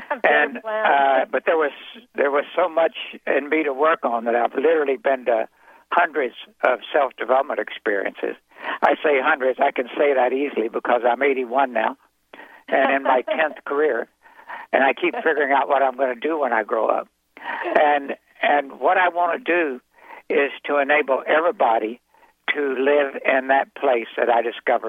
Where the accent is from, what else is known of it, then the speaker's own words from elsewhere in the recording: Texas, United States; moved away as an adult; also born or lived in Cambridge, Massachusetts; I was born and raised in West Texas, and emigrated to Cambridge, Mass. To go to MIT.